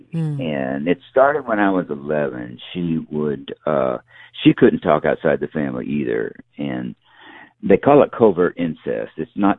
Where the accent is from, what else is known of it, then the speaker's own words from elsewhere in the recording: the South, United States; I'm from the South, so we do New Orleans.